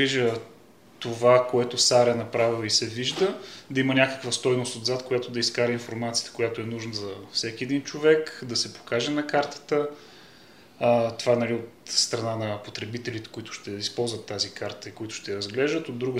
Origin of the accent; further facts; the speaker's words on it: Koprivshtitsa, Sofia Province, Bulgaria; born there; за мен това е моят роден град и си го смятам, че аз съм си коприщенец.